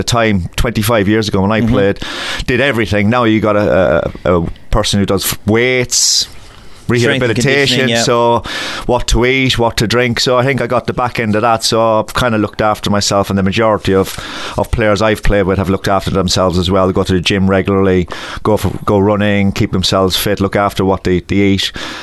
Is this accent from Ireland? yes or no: yes; Cork, Munster, Ireland; No, I grew up in Cork in Ireland